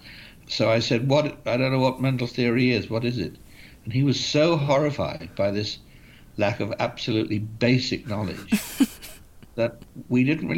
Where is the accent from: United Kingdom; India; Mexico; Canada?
United Kingdom; Bath, South West England; I was 14 when I first met him, because I grew up in Bath.